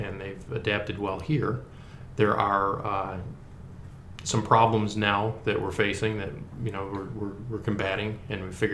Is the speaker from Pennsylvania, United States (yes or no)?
no; New York, United States; I grew up in Western New York, north of Buffalo. There is a north of Buffalo.